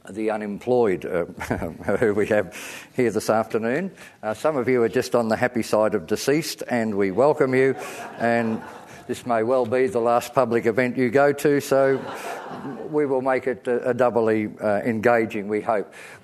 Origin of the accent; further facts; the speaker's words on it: Melbourne, Victoria, Australia; I'm from Melbourne and this book already affronts me deeply. I was born in 19... and the year that... the year that the first Holden ran off the production line in Melbourne.